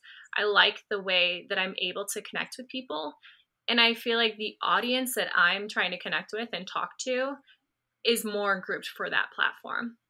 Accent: Ohio, United States; yeah, so when it came to optometry, I went to Ohio State. I'm from Ohio.

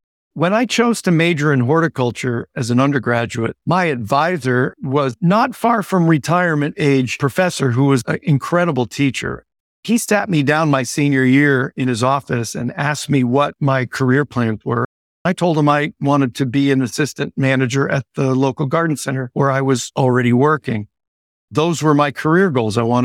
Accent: Massachusetts, United States; When I was 16 years old, I grew up in Western Massachusetts.

